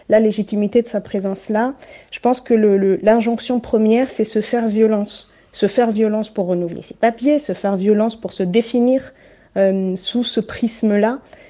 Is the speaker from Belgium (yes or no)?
no; Comoros; born there; also born or lived in Burundi / Republic of the Congo; je suis née aux Comores et j'ai énormément voyagé en Afrique australe